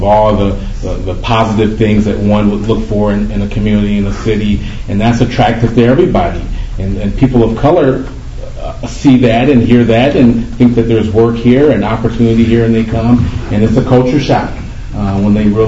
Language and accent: English; Milwaukee, Wisconsin, United States; moved away as an adult; I would say, I'm from Milwaukee, And I didn't know that I was disadvantaged or not adequately prepared for college when I came here in 1970 either.